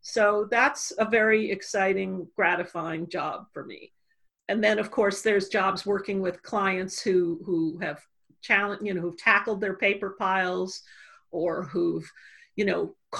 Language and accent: English; New York City, New York, United States; and I'm from New York. So I got my best New York girl on